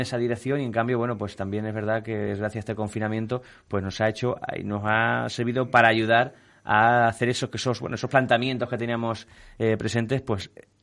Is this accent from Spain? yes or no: yes; Almodóvar del Campo, Castilla-La Mancha, Spain; Una aldea de Almodóvar, de mi pueblo.